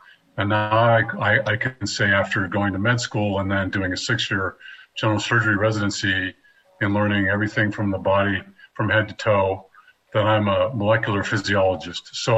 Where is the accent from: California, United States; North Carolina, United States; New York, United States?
California, United States; Monterey; born there; So I was born in Monterey, California, to a natural mother who then gave me up for adoption after 10 days of having me.